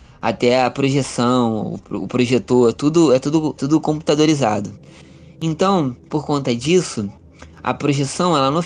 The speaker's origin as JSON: {"language": "Portuguese", "town": "Cabo Frio", "region": "Rio de Janeiro", "country": "Brazil", "said": "sou daqui da cidade de Cabo Frio."}